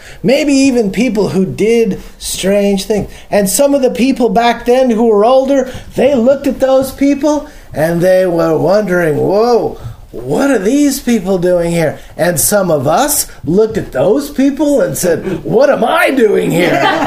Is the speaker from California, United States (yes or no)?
yes; California, United States; I was a guy from California, had long hair. This was in 1970.